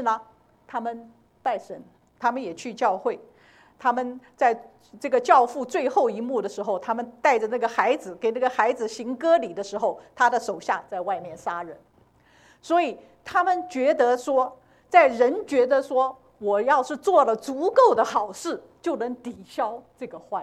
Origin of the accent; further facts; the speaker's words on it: China; 我们大陆人是做不到的，因为我们受的是无神论的教育